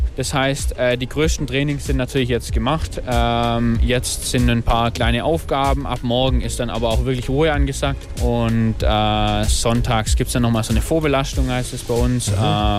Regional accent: Köngen, Baden-Württemberg, Germany; Ich bin in Köngen aufgewachsen, wer es kennt, aus Baden-Württemberg.

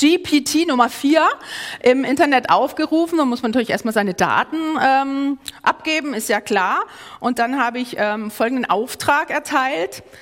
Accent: Emmendingen, Baden-Württemberg, Germany; Ich bin zwar badisches Mädle, aber in Emmendingen, wo ich aufgewachsen bin, da wurde jetzt nicht so das reine Alemannisch so wunderschön, wie du das kannst, gesprochen.

